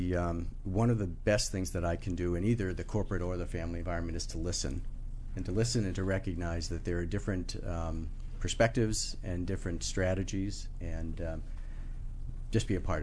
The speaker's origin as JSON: {"language": "English", "town": "Boston", "region": "Massachusetts", "country": "United States", "tie": "born or raised there", "said": "I grew up in the Boston area."}